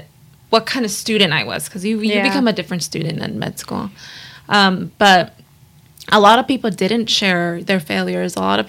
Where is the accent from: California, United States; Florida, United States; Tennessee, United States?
California, United States; Los Angeles; I was born and raised in LA, from the San Fernando Valley. Both of my parents are from Mexico. So I'm 100% Mexican.